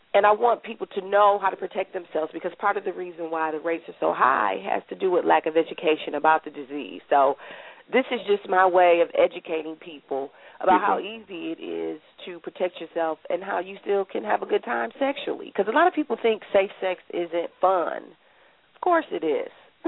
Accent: Flint, Michigan, United States; now in Burton, United States; but I'm from Flint. I'm still living in the Flint area. I live in Burton.

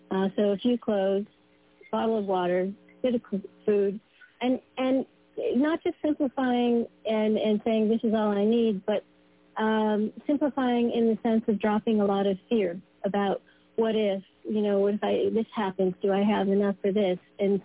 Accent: Colorado, United States; I was born in Colorado and I grew up in the mountains, so I was able to have that immediate access to wild, raw nature.

